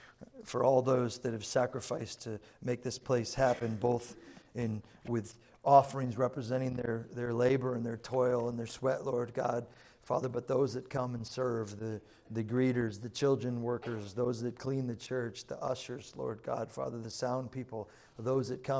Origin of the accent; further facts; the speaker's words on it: New York, United States; so I like to take people from here all the way back to my hometown in New York for one reason, to bring them to a specific Italian restaurant